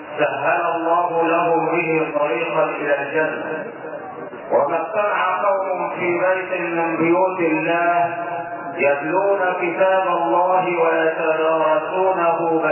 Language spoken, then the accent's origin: Arabic; Mansoura, Dakahlia, Egypt; أحبابنا من بلدنا المنصورة